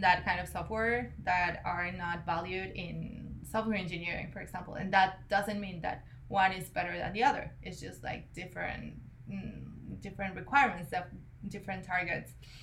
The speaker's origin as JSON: {"language": "English", "region": "Mexico City", "country": "Mexico", "second_language": "English", "said": "Or, like, where I'm from Mexico City."}